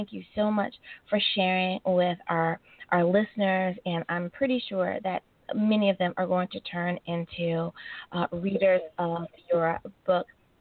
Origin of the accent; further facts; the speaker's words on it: United States; of course, my home country coming in at number 1 is the great United States of America.